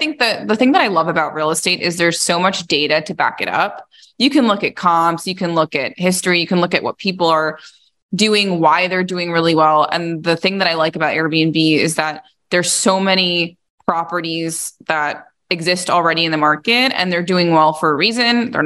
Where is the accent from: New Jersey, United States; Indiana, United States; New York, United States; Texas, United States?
New York, United States; now in Arizona, United States; I was, I'm born and raised in New York originally. I had my real estate license before I went to school.